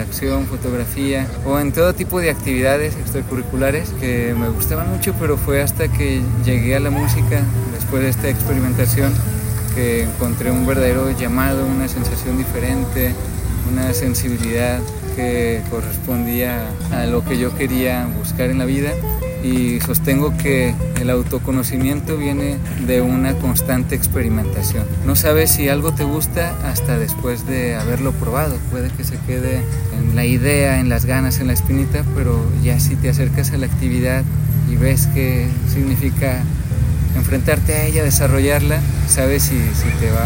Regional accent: Guanajuato, Mexico; de que nos escuchen los guanajuatenses, que me encanta estar de nuevo en mi tierra.

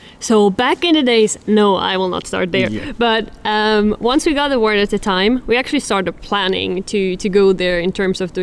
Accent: Switzerland; English is a second language; I'm Swiss, so I grew up in Switzerland.

